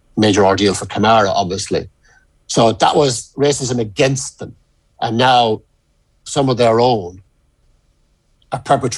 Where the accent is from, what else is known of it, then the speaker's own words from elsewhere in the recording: Ireland; And certainly as an Irish person living here, when I hear various songs being sung about, they can sing what they want, I guess.